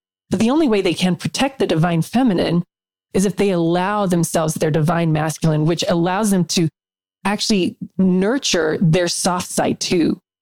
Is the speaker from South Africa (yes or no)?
yes; South Africa; I grew up in South Africa